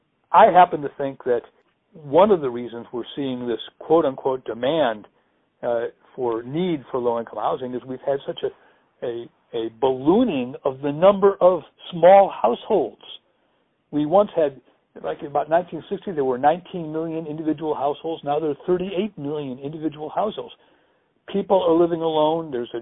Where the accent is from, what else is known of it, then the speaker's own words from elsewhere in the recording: Cleveland, Ohio, United States; born there; I was born in Cleveland. I still have some friends there.